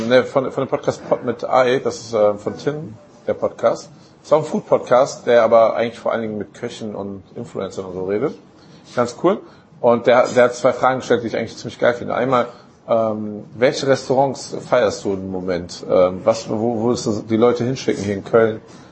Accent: Italy; Und das war als Italiener ziemlich gut, ne?

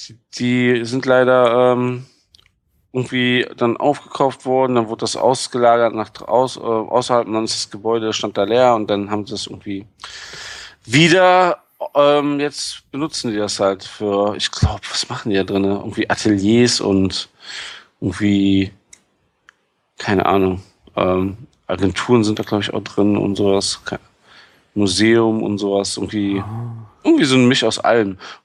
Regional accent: Dortmund, North Rhine-Westphalia, Germany; Ja, also als Dortmunder kennt man das natürlich.

